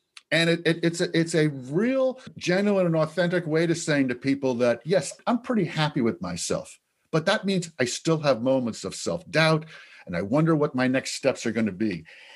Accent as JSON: {"language": "English", "region": "Connecticut", "country": "United States", "tie": "born or raised there", "said": "I grew up in Connecticut, never heard of it."}